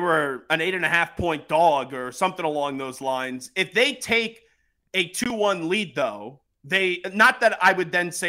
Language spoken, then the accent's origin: English; New York, United States; I live 2 blocks from where the Twin Towers were. So that's very sensitive growing up as a New Yorker.